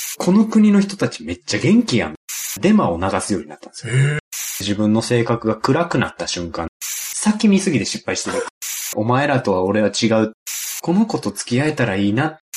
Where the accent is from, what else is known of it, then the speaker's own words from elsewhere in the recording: Minoh, Osaka, Japan; もうずっと大阪生まれ大阪育ちで、生まれは箕面ですね。